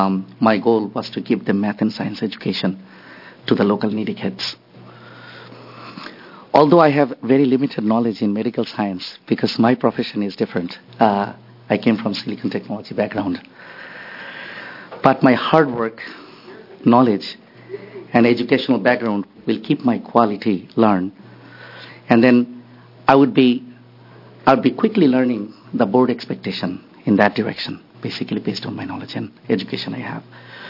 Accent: Bangladesh; now in Portland, United States; I came from Bangladesh. It's a smaller country in the Southeast Asia. And all the way up here in Portland, I live in Oregon for almost 11 years.

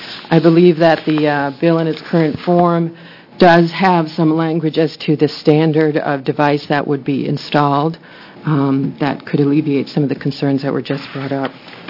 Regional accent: Corvallis, Oregon, United States; I'm from Corvallis, Oregon.

